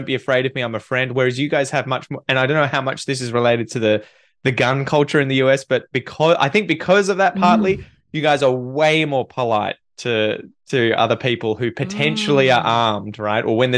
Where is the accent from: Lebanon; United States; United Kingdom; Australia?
Australia; accent: Australian; Would I get away with more informality being Australian? Like, you hearing my Australian accent, if I was in America